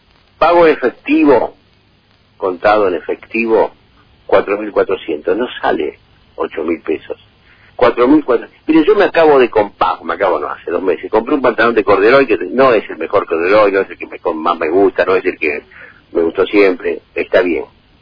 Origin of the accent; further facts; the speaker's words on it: Lomas de Zamora, Buenos Aires Province, Argentina; mire, yo soy de Loma de Zamora.